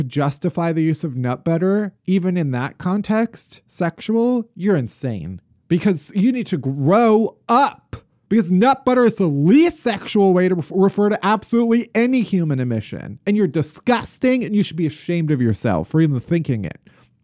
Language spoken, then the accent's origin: English; Chicago, Illinois, United States; And maybe it's because we're from Chicago, the suburbs.